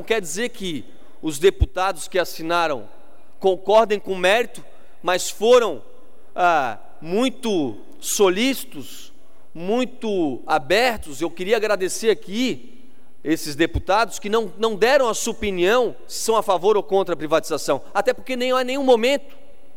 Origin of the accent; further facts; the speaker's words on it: Santa Catarina, Brazil; como catarinense